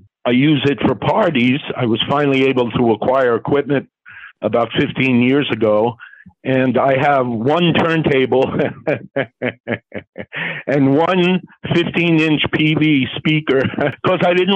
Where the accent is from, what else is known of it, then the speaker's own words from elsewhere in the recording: Massapequa Park, New York, United States; also born or lived in Manhattan; I was born in Manhattan, downtown, and lived there on 61st and 1st until I was 3. And then we moved to Massapequa Park, and we lived on 1st Street in Massapequa Park.